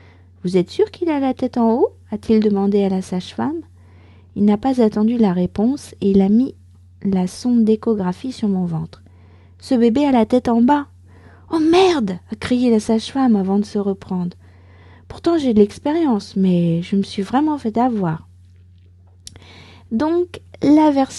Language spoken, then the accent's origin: French; France; je suis française, j'habite près de Paris